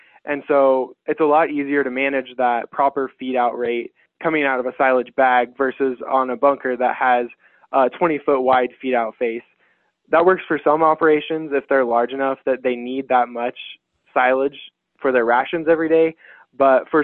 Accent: Ogallala, Nebraska, United States; I am originally from Ogallala, Nebraska

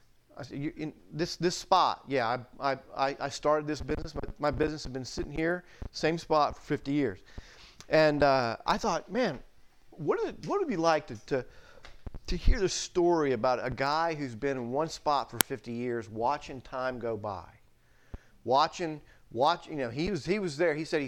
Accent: Atlanta, Georgia, United States; moved away as an adult; I grew up in Atlanta, spent the first 23 years of my life in Atlanta

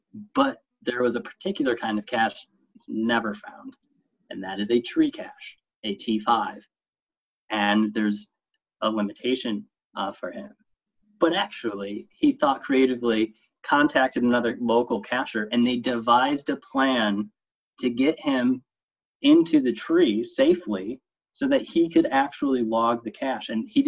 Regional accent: New York, United States; And you know, they've been to New York, because I'm from New York, and that's always a big thing.

